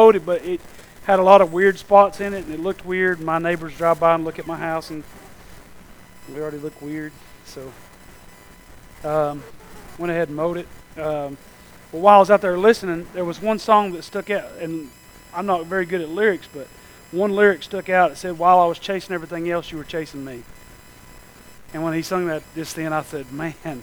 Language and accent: English; Tennessee, United States; we used to have bottle rocket wars growing up in Polk County, Tennessee.